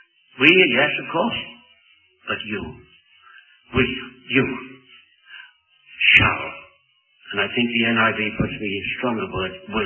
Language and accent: English; United Kingdom; I find it difficult to weep being British.